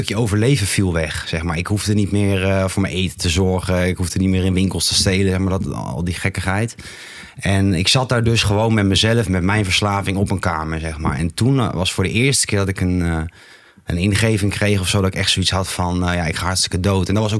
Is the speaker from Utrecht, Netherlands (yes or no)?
yes; Amersfoort, Utrecht, Netherlands; er was echt geen één hotel of B&B meer in Amersfoort waar ik vandaan kom, die mij nog accepteerde.